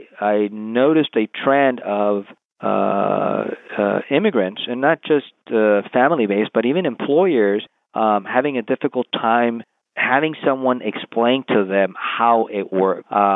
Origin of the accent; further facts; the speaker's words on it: San Antonio, Texas, United States; Well, I was born and raised here in Texas in San Antonio. My parents are immigrants. They're from Mexico.